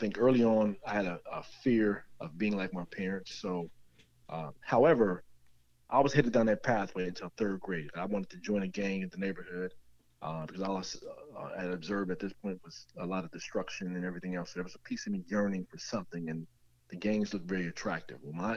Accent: Denver, Colorado, United States; Life for me growing up in Denver, Colorado was pretty tough.

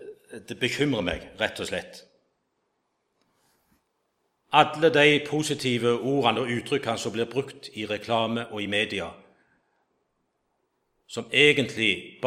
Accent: Egersund, Rogaland, Norway; En plass hjemme i Egersund, der er det et treningssenter.

